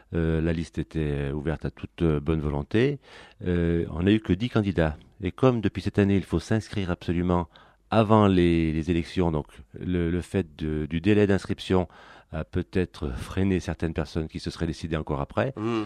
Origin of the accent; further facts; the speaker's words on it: Auvergne-Rhône-Alpes, France; Je suis originaire de l'Isère.